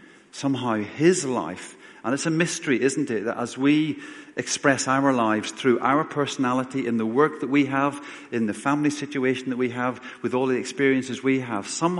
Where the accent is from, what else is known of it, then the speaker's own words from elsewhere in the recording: Northern Ireland, United Kingdom; growing up in Northern Ireland and my parents came from a farming background. I spent most of my childhood on my granny's farm